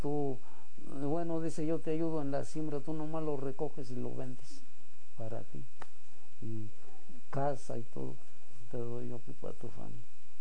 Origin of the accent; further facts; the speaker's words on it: Mexico; moved away; Bueno, le eché de menos simplemente a las comidas. Allá por mi tierra, ¿no? Las comidas que hay y a todos se le echa de menos.